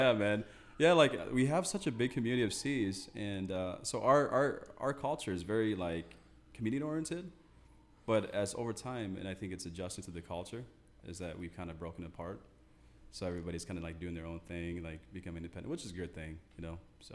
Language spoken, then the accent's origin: English; Thailand; moved away; Yeah, so I came all the way from Thailand. So we came here in 1989, and so we came really poor.